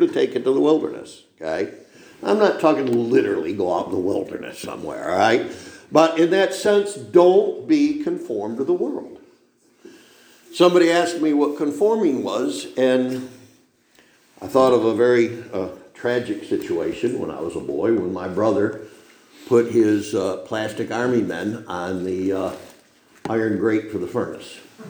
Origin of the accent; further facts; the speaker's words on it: New York, United States; I grew up in Cattaraugus County, New York, and we came back to New York.